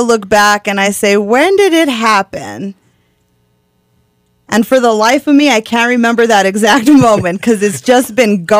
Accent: Española, New Mexico, United States; I was actually born and raised in Española, New Mexico, so I'm a little up northern.

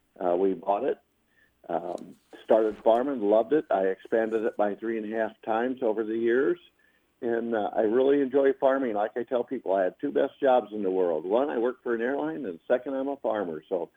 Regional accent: Davenport, Iowa, United States; Well, I grew up in Davenport, Iowa, went to the University of Dubuque, got my degree in Business Administration, Aviation Management.

